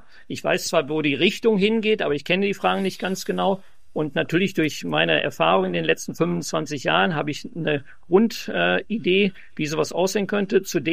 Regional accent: Mülheim an der Ruhr, North Rhine-Westphalia, Germany; Ja, also ich komme aus Mülheim an der Ruhr. Der Mülheim ist im Ruhrgebiet, das heißt in der Nähe zwischen Essen und Düsseldorf.

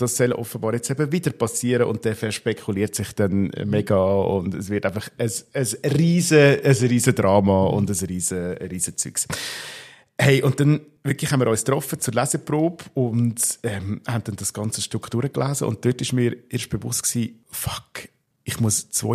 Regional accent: Aargau, Switzerland; also ganz dort in der Nähe, wo ich aufgewachsen bin

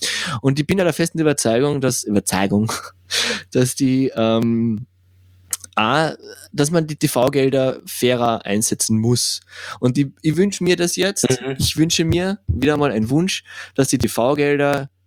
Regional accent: Spittal an der Drau, Carinthia, Austria; Und in Spital gibt es auch eine in meiner Heimatstadt.

